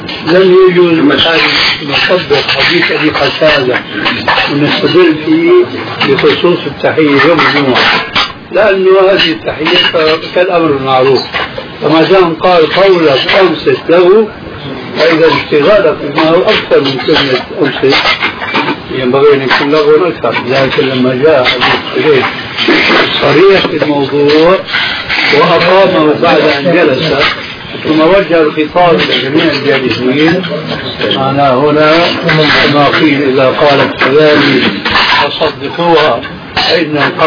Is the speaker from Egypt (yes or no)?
no; Syria; لكن كما يقول عندنا في الشام